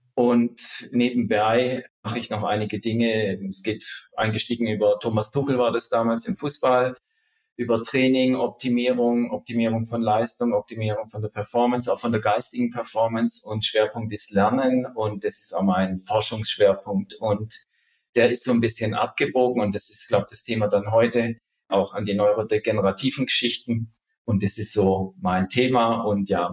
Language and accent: German; Baden-Württemberg, Germany; Also ich komme aus dem Raum Stuttgart.